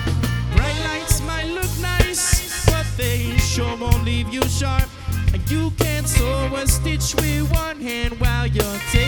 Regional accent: White Plains, New York, United States; bring out a friend of mine that I grew up with in White Plains, New York, Stanley Ipkiss.

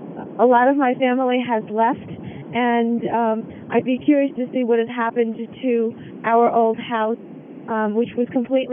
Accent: United States; although as an American, I think I have more of a capability to affect change in terms of lobbying the government

